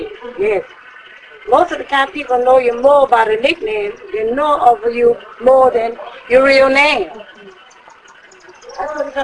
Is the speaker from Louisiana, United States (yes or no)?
yes; New Orleans, Louisiana, United States; born there; I lived there about 4 years, then I came back. I was born here in New Orleans.